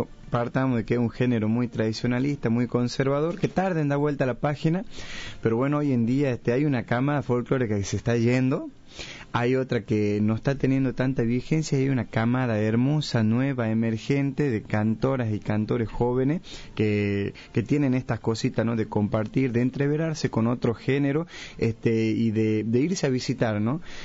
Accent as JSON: {"language": "Spanish", "region": "Salta", "country": "Argentina", "tie": "born or raised there", "said": "Y yo soy salteño, nacido y criado en Salta Capital"}